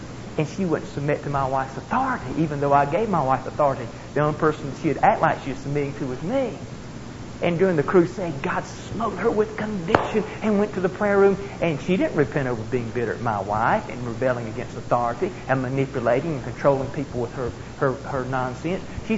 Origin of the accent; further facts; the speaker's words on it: the South, United States; We used to say, where I come from the South, we break them from sucking eggs.